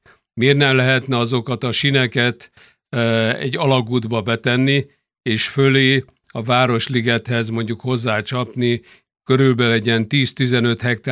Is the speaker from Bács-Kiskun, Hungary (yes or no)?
no; Budapest, Hungary; a Liget mellett születtem, ott voltam gyerek.